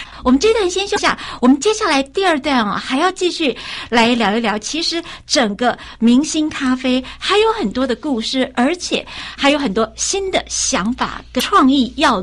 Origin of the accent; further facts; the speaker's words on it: Taiwan; 那我们台湾这边的说法